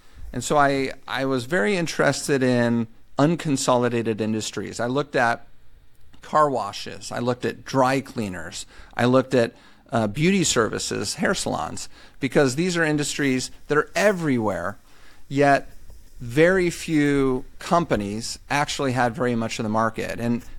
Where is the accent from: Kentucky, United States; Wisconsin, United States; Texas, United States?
Texas, United States; Dallas; I moved back to Texas, which is I'm from Dallas